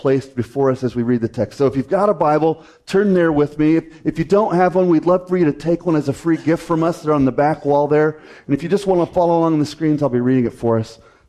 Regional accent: Denver, Colorado, United States; I confessed a couple weeks ago that I grew up in Denver.

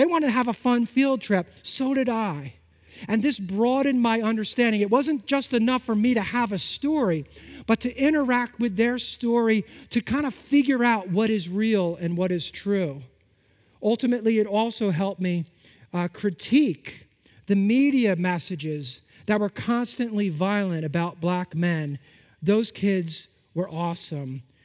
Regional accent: Bloomfield, New Jersey, United States; Now, I was born and raised in Bloomfield, New Jersey, and I know some of you in our church, you hold that against me because I'm from New Jersey, but I am from New Jersey.

